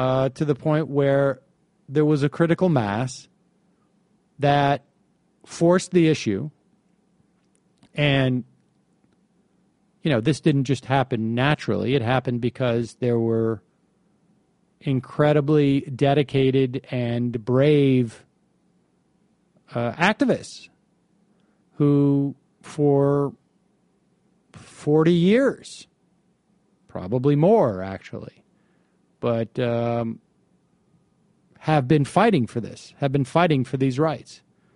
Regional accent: Worcester, Massachusetts, United States; I remember in my teens growing up in Worcester

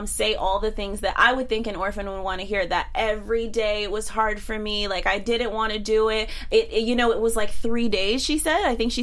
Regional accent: the South, United States; And I'm from the South, so I don't really care.

